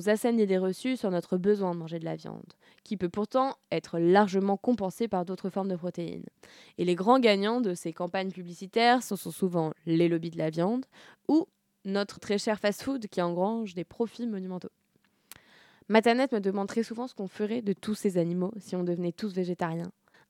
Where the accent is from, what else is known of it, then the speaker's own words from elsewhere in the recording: France; je suis une femme, je suis française et je fais des études.